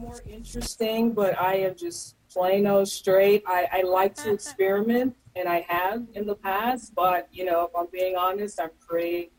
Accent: Alabama, United States; I'm from the Deep South

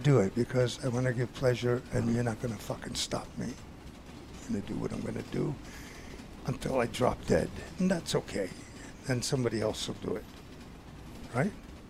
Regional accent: Italy; English is a second language; now in Montclair, United States; So when I came to this country way long ago in 1951, I didn't speak English. I was Italian, so that was not too good during that time. And I settled down in Montclair, New Jersey.

